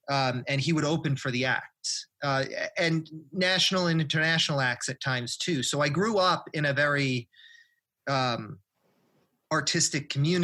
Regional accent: New Jersey, United States; I grew up on the East Coast. I grew up in suburban New Jersey, right outside of New York City.

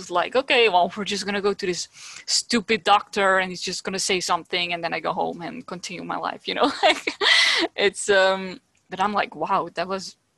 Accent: Netherlands; first language Dutch; English is a second language; I mean, I'm from the Netherlands, but I don't really like the Dutch language and it's very limited.

